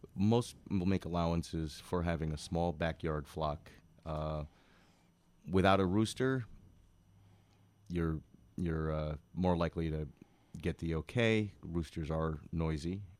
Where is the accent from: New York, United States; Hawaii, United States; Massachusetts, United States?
New York, United States; Long Island; I'm always interested in where food came from, and growing up on Long Island, I just assumed food came from the supermarket wrapped in plastic and styrofoam.